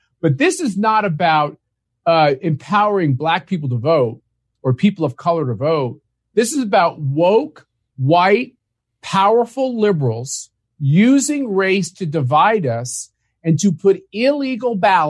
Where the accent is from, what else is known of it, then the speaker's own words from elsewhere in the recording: United States; And as an American, I know that we're not going to survive as a country if half the country questions the results of the last election.